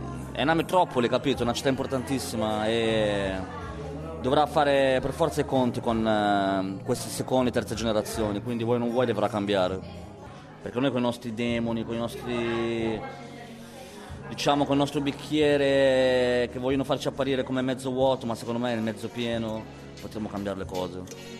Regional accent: Milan, Lombardy, Italy; sono arrivati qua intorno a fine degli anni 70, sono trasferiti a Milano, tuttora vivono a Milano, io sono nato qua, mia sorella pure

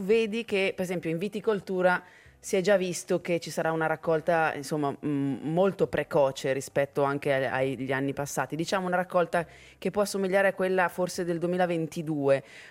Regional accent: Losone, Ticino, Switzerland; Sono di Losone.

